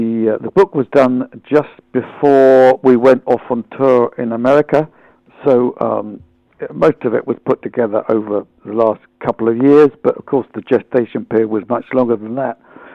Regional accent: London, United Kingdom; The 1950s that I grew up in London, when it was a very smog-ridden, smoky old place post-war, with lots of bomb sites and buildings that were falling to pieces

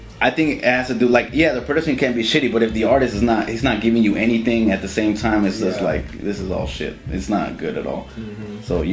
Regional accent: Arizona, United States; also born or lived in Canada; now in Atlanta, United States; I'm from Arizona.

